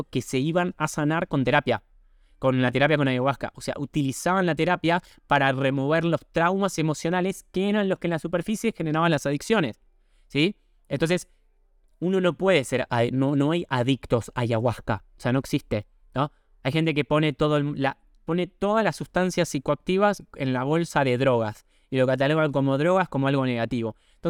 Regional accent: Argentina; soy un bicho de ciudad, o sea, está todo bien. Pero yo estoy acostumbrado al confort de ciudad, o sea, soy clase media argentina, ¿no?

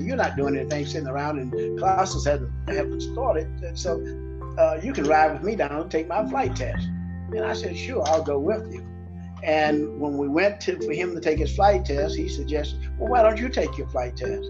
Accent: Arcadia, Louisiana, United States; Of course, Arcadia, Louisiana is a small town, and I was born and reared there with two parents, a mom and dad.

